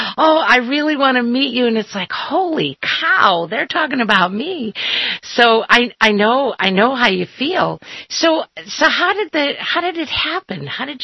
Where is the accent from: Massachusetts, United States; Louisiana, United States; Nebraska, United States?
Massachusetts, United States; Boston; I actually grew up in Boston.